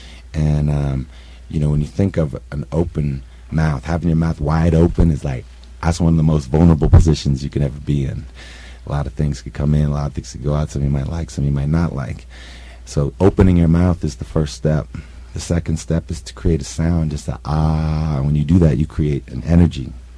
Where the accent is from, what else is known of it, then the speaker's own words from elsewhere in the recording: Davis, California, United States; also born or lived in Oakland / San Francisco; It was in California. I was born in Oakland. I grew up mostly in Davis, California, and I moved to San Francisco in 1984.